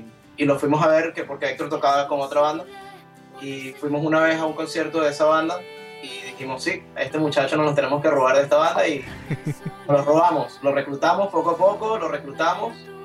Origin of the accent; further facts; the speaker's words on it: Ecuador; now in Miami, United States; Y ir siendo ecuatoriana, siempre pensamos que el primer país que teníamos que ir era Ecuador.